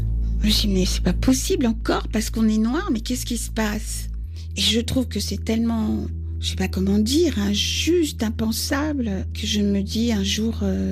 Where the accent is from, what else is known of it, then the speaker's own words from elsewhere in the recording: France; Nous sommes Français et donc on doit avoir notre pleine entière place dans la société.